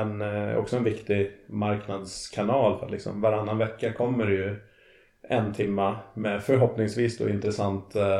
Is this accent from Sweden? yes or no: yes; Gotland, Sweden; moved away as an adult; now in Stockholm, Sweden; Nej, jag är uppvuxen på Gotland och flyttade därifrån efter gymnasiet.